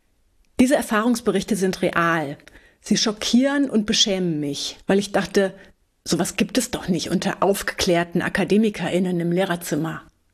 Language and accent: German; Germany; born there; Mein Nachname ist iranischer Herkunft, meine Eltern aus dem Iran, ich bin in Deutschland geboren.